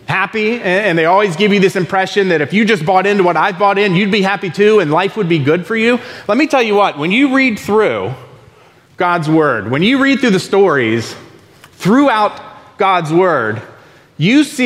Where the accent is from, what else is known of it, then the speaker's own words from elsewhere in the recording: Florida, United States; Maybe it's because I grew up in Florida, and so my context is a bit...